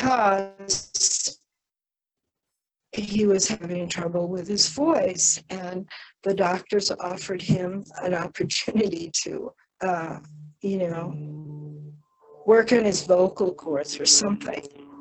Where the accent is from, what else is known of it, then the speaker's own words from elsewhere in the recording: United States; I got a job being an American, despite being an American, at the Buddhist Society